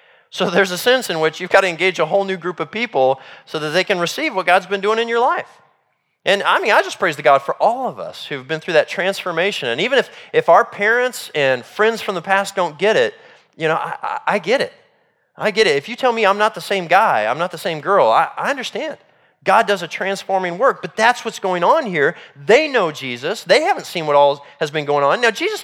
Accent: Salisbury, North Carolina, United States; I met somebody from my hometown, Salisbury, North Carolina, where I grew up as a teenager

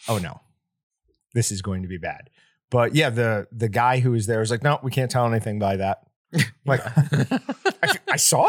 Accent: Niskayuna, New York, United States; Niskayuna. That is the town I grew up in.

